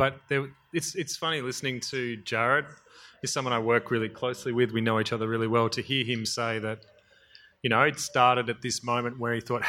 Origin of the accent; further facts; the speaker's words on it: Australia; I find something very beautiful and fulfilling as an Australian to be animated by that archive.